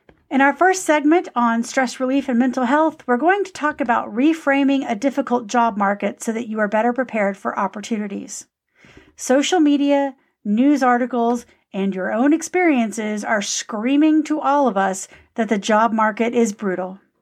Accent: Texas, United States; That only. You can tell I'm Texan here.

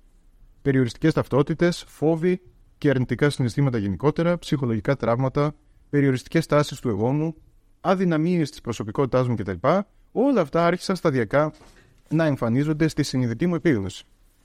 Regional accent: Veria, Central Macedonia, Greece; born there; Καταρχάς γεννήθηκα στη Βέρεια Ημαθίας.

